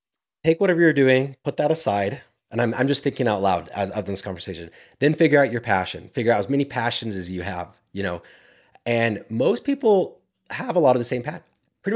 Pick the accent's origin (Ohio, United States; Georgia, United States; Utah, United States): Utah, United States; I grew up in Utah. I still don't keep my freaking door locked half the time.